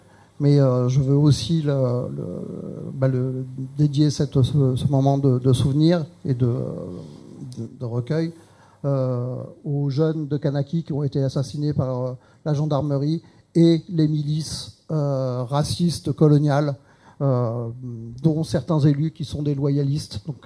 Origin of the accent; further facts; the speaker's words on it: Corsica, France; Je vais vous parler de mon pays, de la Corse.